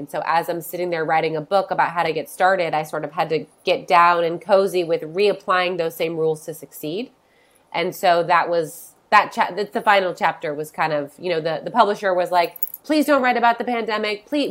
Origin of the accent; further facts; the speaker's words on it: San Diego, California, United States; I grew up in San Diego.